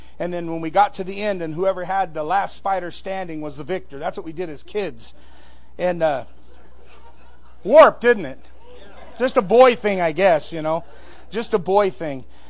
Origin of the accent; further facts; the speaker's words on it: California, United States; when I was a kid, I grew up in California, like I said, and we have tarantulas down there.